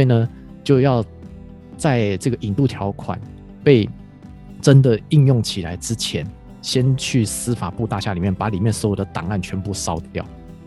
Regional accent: Taiwan; 所以其实这个后面接下来就是我们台湾人可能比较理解的叫做白色恐怖

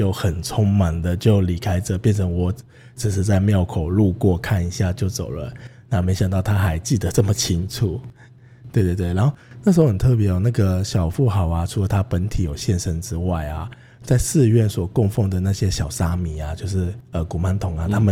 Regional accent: Taiwan; 然后尤其又是我们是从台湾来的

